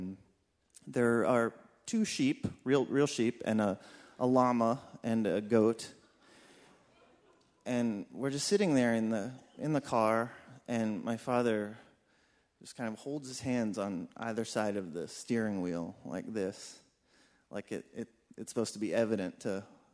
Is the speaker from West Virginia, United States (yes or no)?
yes; West Virginia, United States; And where I grew up in West Virginia, this was unusual.